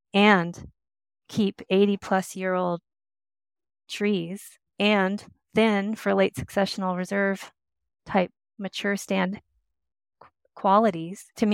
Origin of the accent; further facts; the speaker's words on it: Cottage Grove, Oregon, United States; I grew up in Cottage Grove, Oregon during the timber wars and came from a family of loggers.